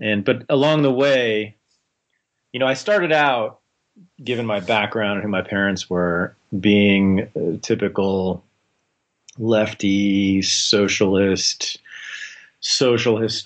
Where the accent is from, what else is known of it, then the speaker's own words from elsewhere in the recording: Berkeley, California, United States; I was born in Berkeley, California, grew up there in the 70s and 80s.